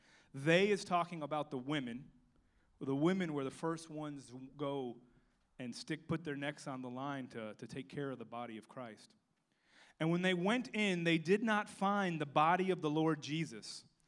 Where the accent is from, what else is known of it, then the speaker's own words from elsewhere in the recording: Miami, Florida, United States; also born or lived in Missouri; now in South Carolina, United States; We moved here from Missouri. Now, to make this as confusing as possible, I'm from Miami, but I helped a friend start a church in Missouri.